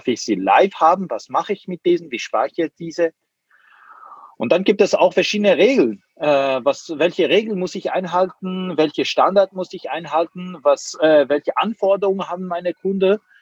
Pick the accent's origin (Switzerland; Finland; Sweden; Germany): Switzerland; Ich schäle mich ein bisschen als Schweizer über holländische Käse zu sprechen